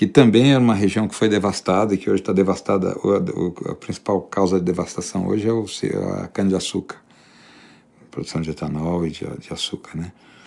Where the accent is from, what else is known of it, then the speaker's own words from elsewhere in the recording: Taubaté, São Paulo, Brazil; Também morei uma parte da minha infância em Taubaté.